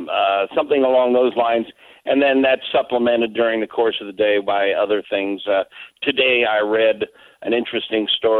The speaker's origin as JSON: {"language": "English", "region": "the South", "country": "United States", "tie": "born or raised there", "said": "I was raised mostly in the South. My family is Jewish."}